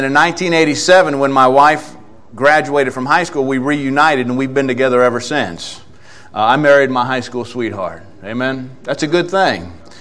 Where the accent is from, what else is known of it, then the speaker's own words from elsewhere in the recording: Maryland, United States; We're from Maryland, just outside of Washington, D.C. In fact, I was born and raised in that area and spent my whole life there.